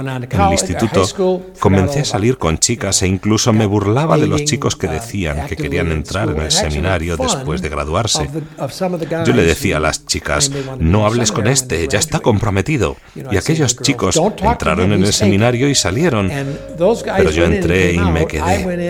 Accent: Binghamton, New York, United States; Tengo 71 años y llevo 44 años de sacerdote. Nací en Upstate, Nueva York, Binghamton.

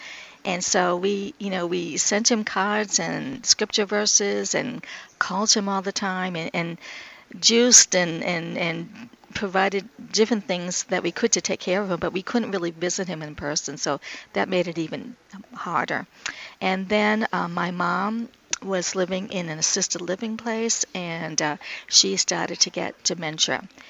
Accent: New Hampshire, United States; New Hampshire.

